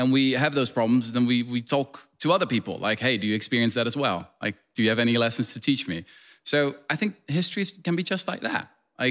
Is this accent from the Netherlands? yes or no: yes; Netherlands; Growing up in the Netherlands, I was especially gripped by the tales of how our small country was occupied